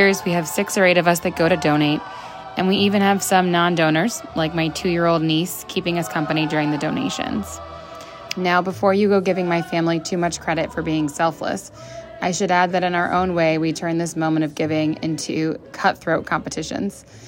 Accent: Gainesville, Florida, United States; now in Boston, United States; from Boston. But my unique holiday tradition is tied to my hometown, Gainesville, Florida, where I spend Christmas with my family.

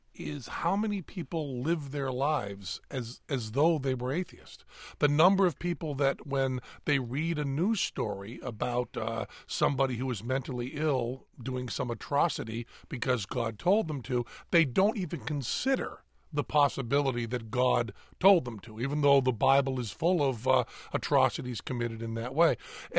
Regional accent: Massachusetts, United States; I was raised in New England, Western Massachusetts, in what was called the First Congo Church, the First Congregationalist Church

